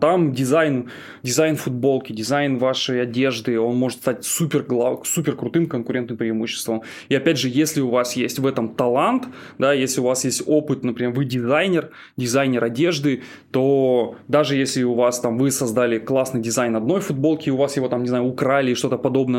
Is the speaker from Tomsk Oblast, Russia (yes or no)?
no; Kostroma Oblast, Russia; Вот я сам из Костромской области когда-то там родился, да, там куча леса. То есть эта область богата лесом.